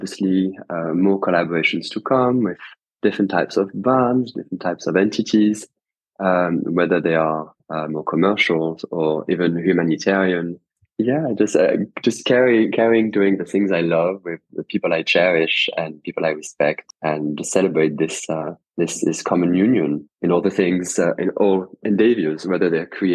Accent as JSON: {"language": "English", "region": "London", "country": "United Kingdom", "tie": "born or raised there", "also_born_or_lived": "France", "said": "Although I'm French, I was brought up in London."}